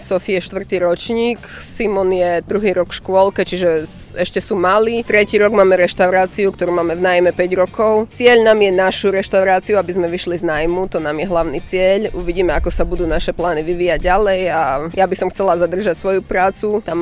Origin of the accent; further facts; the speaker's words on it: Prešov, Prešov Region, Slovakia; som prišla z Prešova z veľkého mesta do malej dediny.